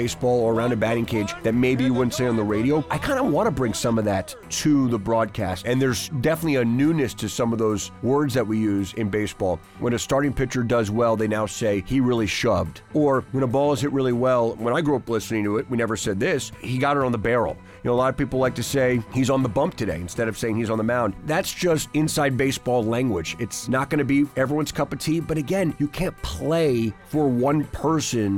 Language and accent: English; Baltimore, Maryland, United States; I'm in my 7th season calling Orioles baseball, and I'm born and raised in Baltimore.